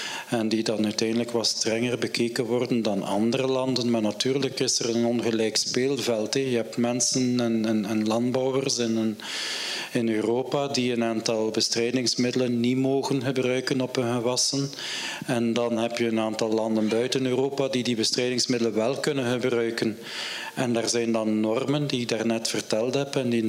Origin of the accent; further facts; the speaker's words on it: Bruges, West Flanders, Belgium; also born or lived in Halle; Dus die zandgronden, ik ben afkomstig van Brugge enzovoort.